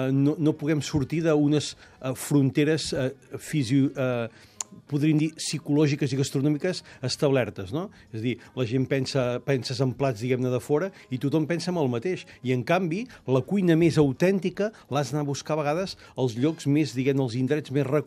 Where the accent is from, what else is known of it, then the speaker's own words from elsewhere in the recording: Catalonia, Spain; Jo ara jo soc de la Garrotxa.